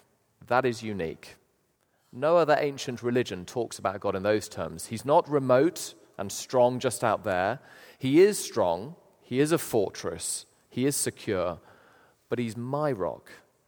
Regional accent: United Kingdom; So our translators do their best job with the word truly, which is a little bit tepid, but we are British after all.

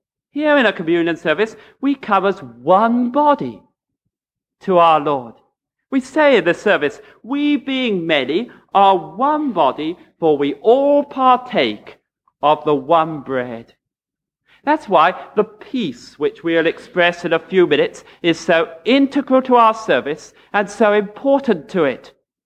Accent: England, United Kingdom; even though we're English and find it so difficult to talk to one another.

